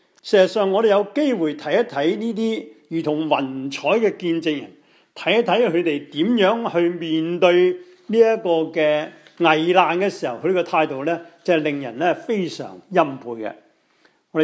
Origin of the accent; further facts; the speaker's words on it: China; 在这里再一次呢是代表我们中国人向这些为我们中国的教会献上他们的身躯的而作至深的致敬。